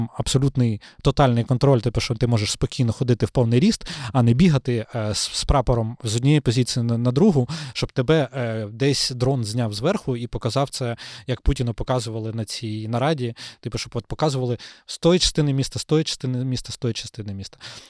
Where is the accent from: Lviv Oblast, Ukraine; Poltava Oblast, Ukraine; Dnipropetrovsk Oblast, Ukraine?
Lviv Oblast, Ukraine; як я народився на Львівщині